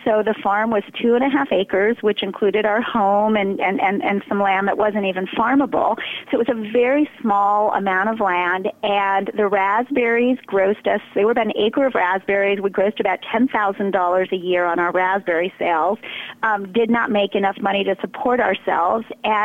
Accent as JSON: {"language": "English", "town": "Brooklyn", "region": "New York", "country": "United States", "tie": "born or raised there", "said": "Well, so my husband and I are both from New York. I was born in Brooklyn and went to high school in Manhattan."}